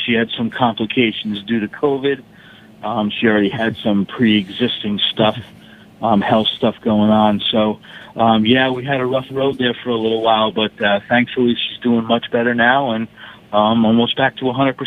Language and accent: English; Boston, Massachusetts, United States; said that I was from Boston